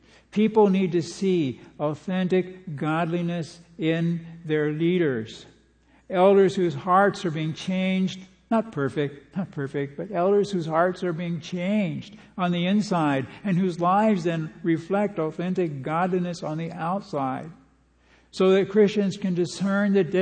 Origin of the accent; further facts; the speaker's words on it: Pacific Northwest, United States; Growing up in the Northwest, I learned as a child that those orange salmon berries growing in the wild are good to eat.